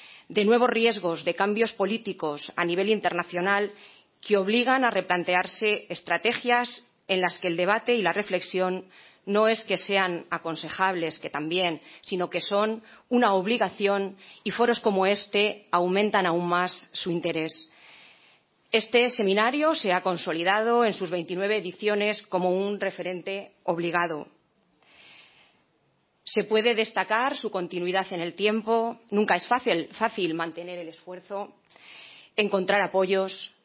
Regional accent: Guadalajara, Castilla-La Mancha, Spain; Yo soy de Guadalajara, donde precisamente se ha celebrado hace 2 sábados el Día de las Fuerzas Armadas.

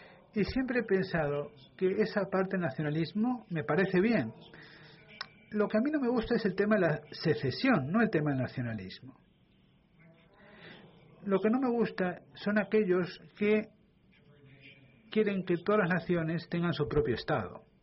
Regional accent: Canada; Yo soy un canadiense inglés que hablo francés, y espero que podamos hablar francés, y el hecho de que hablo francés pues es parte de quién soy. No es solamente una competencia lingüística, es parte de mi identidad social y mi identidad política. Y mi familia está enterrada en Quebec.

